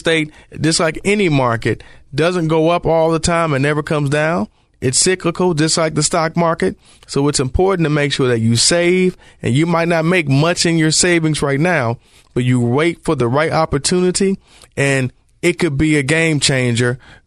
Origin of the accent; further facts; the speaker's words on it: Detroit, Michigan, United States; I think about jobs growing up in Detroit. General Motors, Ford, Chrysler.